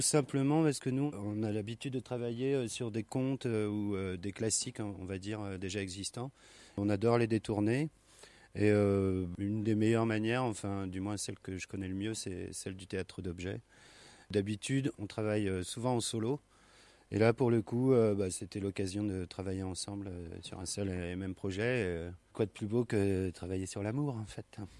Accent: Rennes, Brittany, France; tous les deux, nous, on vient de Rennes, Emma et moi, donc des Bretons.

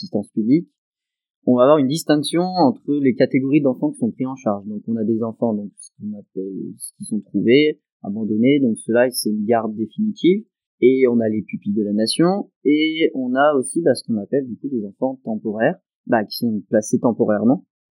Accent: Mâcon, Bourgogne-Franche-Comté, France; moi, je suis originaire de Mâcon

